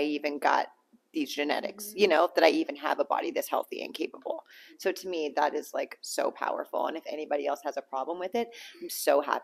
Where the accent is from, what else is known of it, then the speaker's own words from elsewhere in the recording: California, United States; I grew up in Southern California.